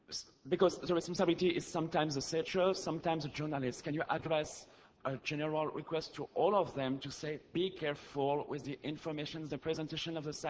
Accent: France; accent: French; English is a second language; Sorry for the English and my French accent.

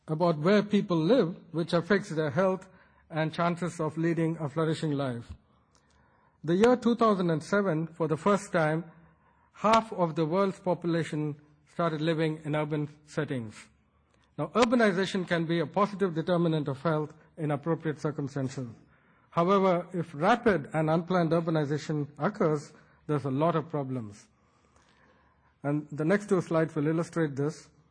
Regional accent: Chennai, Tamil Nadu, India; this is data from Chennai, my hometown in India

